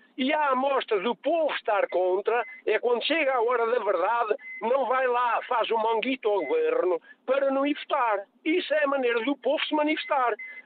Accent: Covilhã, Centro, Portugal; Porque nós estamos aqui no interior, somos da Covilhã e não temos nada.

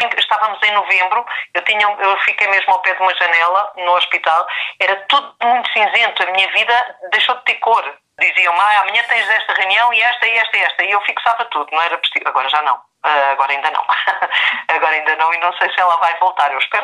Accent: Lisbon, Portugal; sou natural de Lisboa, tenho 60 anos

